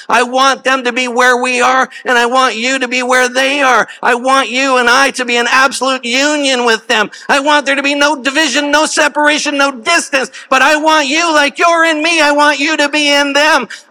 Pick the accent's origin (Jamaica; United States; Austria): Jamaica; I am Jamaican.